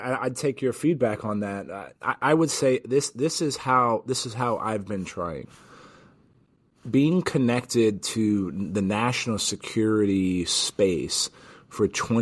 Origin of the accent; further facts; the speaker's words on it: San Antonio, Texas, United States; not the Castro brothers in my hometown of San Antonio.